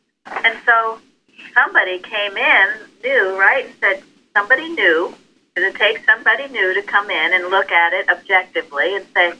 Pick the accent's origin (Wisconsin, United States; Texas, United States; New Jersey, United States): New Jersey, United States; I remember years ago being in California, and I came from New Jersey where blue laws were obeyed.